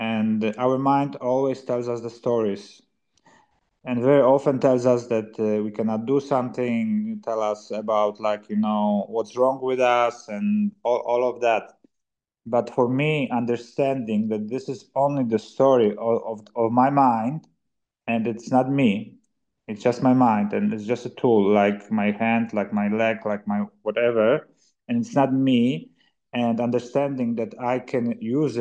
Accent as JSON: {"language": "English", "country": "Poland", "second_language": "English", "lives_now": "Italy", "said": "I'm originally from Poland, but in Sicily, definitely the weather is better."}